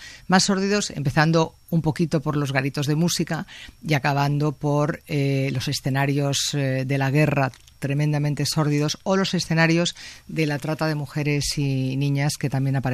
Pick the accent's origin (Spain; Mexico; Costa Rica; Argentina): Spain; Madrid, Community of Madrid; en esta ocasión yo, que soy madrileña, he querido dar a conocer dos vertientes de Madrid